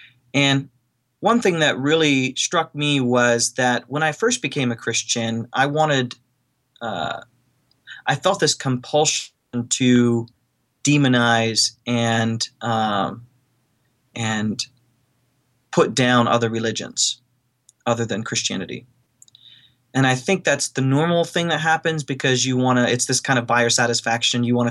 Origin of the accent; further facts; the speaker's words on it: Ohio, United States; I grew up in North Central Ohio. And, you know, I grew up in a place where there wasn't a lot of diversity.